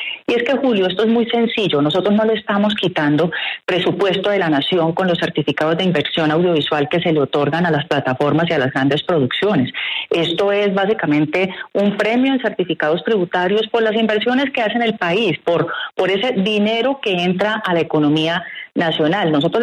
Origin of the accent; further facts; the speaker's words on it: Colombia; porque en últimas todos somos colombianos y vamos para adelante